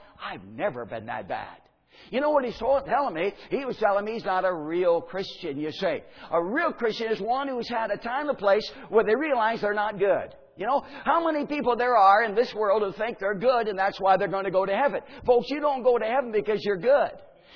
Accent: Indiana, United States; I feel at home because I'm in Indiana, you know. That's my home state. I live up here in South Bend, so I feel at home, too.

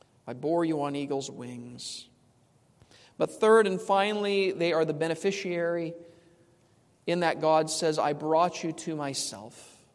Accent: California, United States; I'm originally from California. We're not allowed to shoot this kind of stuff off.

